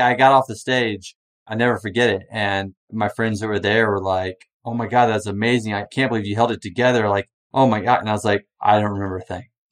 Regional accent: Texas, United States; I grew up in Texas hunting myself.

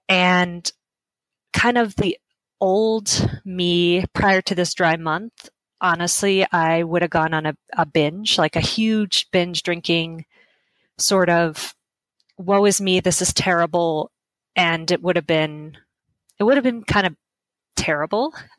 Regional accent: Las Vegas, Nevada, United States; And I started a website in my hometown of Las Vegas dedicated to kind of mindful, simple, alcohol-free living.

